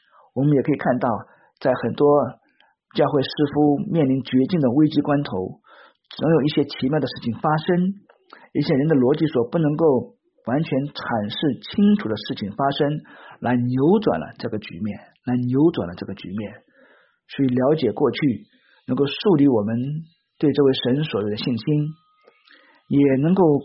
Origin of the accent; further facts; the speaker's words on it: China; 都是与我们中国文化，我们中国人所熟悉的大相径庭，